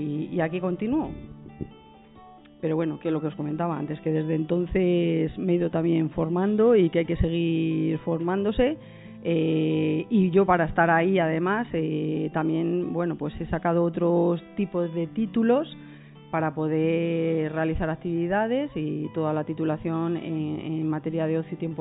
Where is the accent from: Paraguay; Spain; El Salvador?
Spain; Guijuelo, Castile and León; Y por circunstancias de la vida, pues terminé aquí en Guijuelo, en mi pueblo, trabajando como coordinadora de cultura